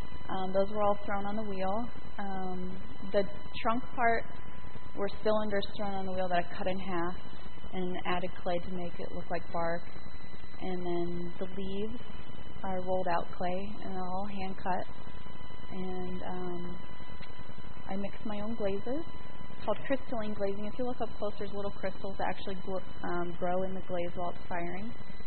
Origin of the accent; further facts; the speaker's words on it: New Hampshire, United States; I am here from New Hampshire.